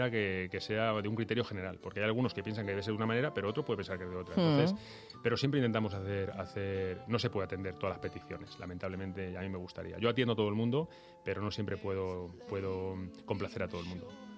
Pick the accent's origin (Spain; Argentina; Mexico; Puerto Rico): Spain; yo soy español y pertenezco a una cultura donde la familia se valora mucho